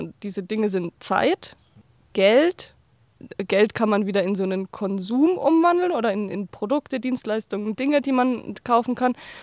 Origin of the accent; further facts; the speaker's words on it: Sonthofen, Bavaria, Germany; Wir kommen aus Sonthofen